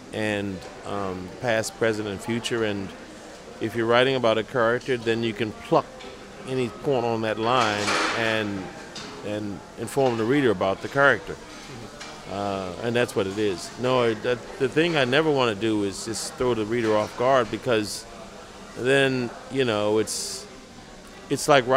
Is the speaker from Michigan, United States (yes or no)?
no; Washington, District of Columbia, United States; I mean, Washington's a special place only because it's my hometown.